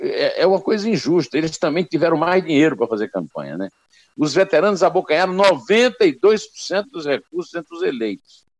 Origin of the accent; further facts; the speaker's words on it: Northeast Region, Brazil; eu, como nordestino, bato palma.